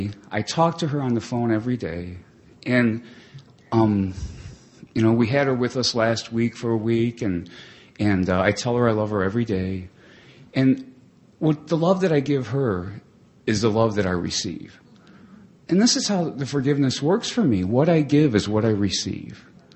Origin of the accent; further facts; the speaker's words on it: Chicago, Illinois, United States; We're really poor kids growing up in Chicago, you know, no electricity, turned off several times, you know.